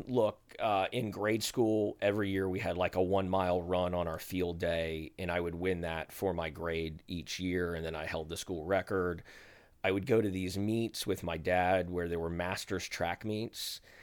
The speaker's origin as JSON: {"language": "English", "town": "Birmingham", "region": "Alabama", "country": "United States", "tie": "born or raised there", "said": "born at home and then quickly after that moved to Birmingham and grew up in Birmingham."}